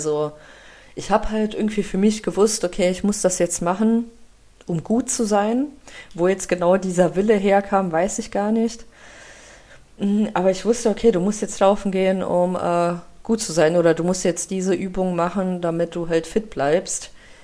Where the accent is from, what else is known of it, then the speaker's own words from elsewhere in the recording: Russia; German is a second language; now in Germany; dass ich ja nicht hier geboren bin in Deutschland, und wir sind ja aus Russland hierher gekommen.